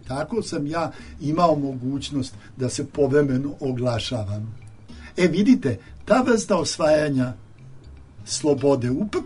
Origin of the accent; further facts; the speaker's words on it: Belgrade, Serbia; ja sam dete sa Topčiderskog brda, tu sam rođen, tu ću biti sahranjen na Topčiderskom groblju